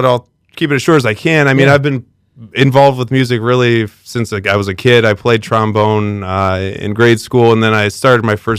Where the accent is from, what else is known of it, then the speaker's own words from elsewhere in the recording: Geneseo, Illinois, United States; born there; also born or lived in Andover; Well, I was born in Geneseo, and then we went to Andover after that, and I lived in Andover till I was about two.